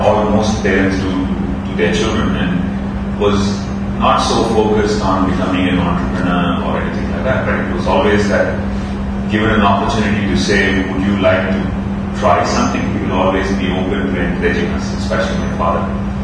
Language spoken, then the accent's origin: English; Chennai, Tamil Nadu, India; also born or lived in Tuticorin; So I grew up in Tuticorin until class 6, moved to Chennai in class 7.